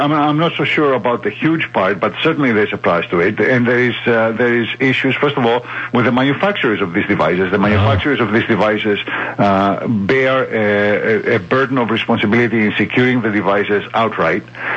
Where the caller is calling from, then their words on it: New York City, New York, United States; I am calling from New York City.